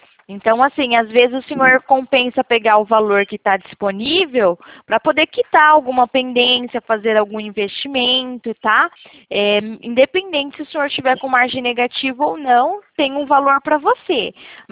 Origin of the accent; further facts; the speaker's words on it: São Paulo, Brazil; sou do interior de São Paulo.